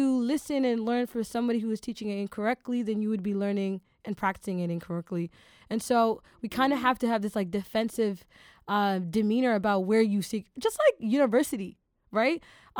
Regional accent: Toronto, Ontario, Canada; our next listener is from all the way Toronto, my hometown

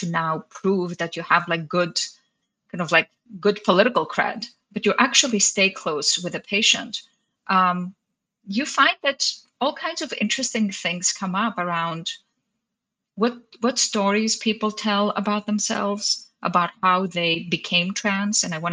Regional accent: Greece; moved away as an adult; also born or lived in Cyprus; now in New York, United States; I grew up in Greece and Cyprus and moved here as an adult, here being in the States, and I live and practice in New York.

